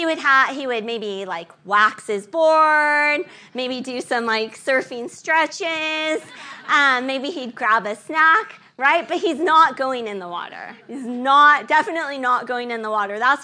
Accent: California, United States; I grew up in California. I'm from California, and some of you know that there's a term there.

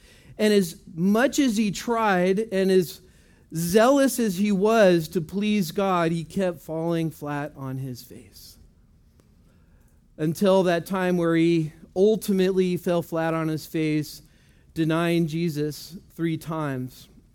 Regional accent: Texas, United States; But we're from Texas, so very conflicting.

